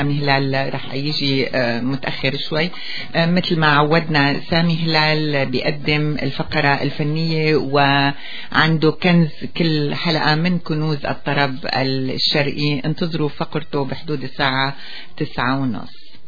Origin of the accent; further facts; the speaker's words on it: Syria; now in Canada; نتمنى أن يكون عام سلام ومحبة على بلدنا سوريا وعلى كل البلاد العربية والعالم وبالأخص بلدنا الجديد كندا.